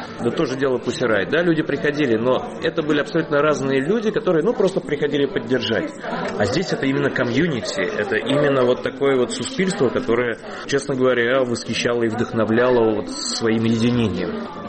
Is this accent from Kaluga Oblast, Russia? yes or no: no; Moscow, Russia; Я коренной москвич.